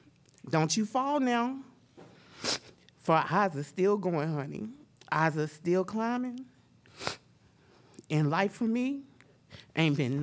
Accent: Missouri, United States; born there; Yes, I'm a Gemini, and I was born in Southeast Missouri.

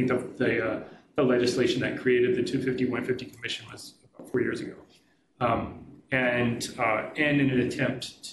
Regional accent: Nacogdoches, Texas, United States; But I grew up in Nacogdoches, a small town in East Texas, Caddo Indian name. So the Caddo Nation was strong in the where I grew up

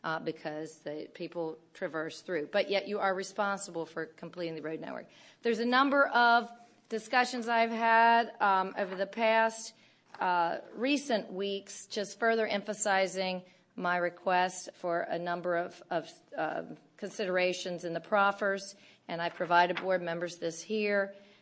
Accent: Fairfax, Virginia, United States; Almost 18 years being in this county, in my entire lifetime, because I grew up in Fairfax, it seems like it's been overcrowded

